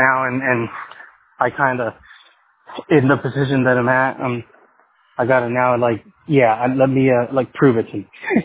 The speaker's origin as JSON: {"language": "English", "region": "California", "country": "United States", "tie": "born there", "said": "I was born in California."}